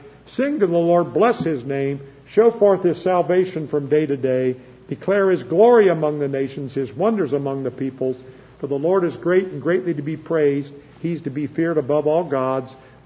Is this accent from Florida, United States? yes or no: no; Chillicothe, Ohio, United States; I grew up in Chillicothe